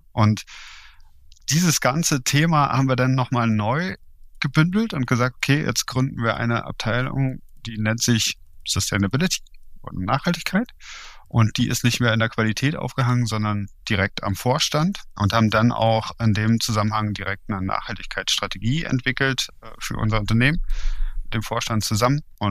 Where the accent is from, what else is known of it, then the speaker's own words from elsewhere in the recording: Berlin, Germany; moved away as an adult; Aber ich bin in Berlin groß geworden und hier ist man irgendwie gar nicht auf ein Auto angewiesen. Das heißt, ich hatte mein erstes eigenes Auto auch erst mit 31, als ich aus Berlin rausging.